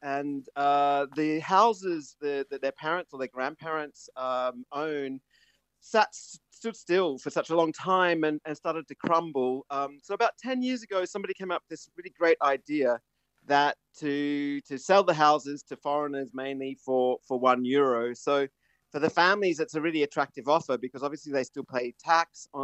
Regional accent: Australia; moved away as an adult; also born or lived in London; now in Italy; I was from Australia originally, lived and worked in London for 23 years.

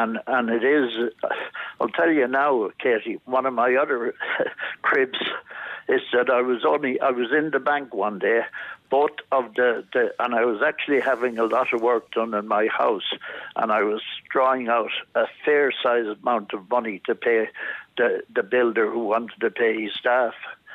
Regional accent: Athlone, Westmeath, Ireland; born there; moved away; I was born in Athlone and I moved out 60 years ago and I'm back home from last Wednesday. Now, I've had a house here for some time

